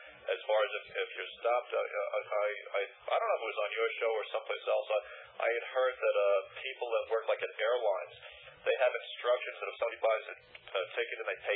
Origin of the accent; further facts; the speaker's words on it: New Jersey, United States; Well, I'll tell you, Bill, I come from New Jersey, and I'll just tell you a short story.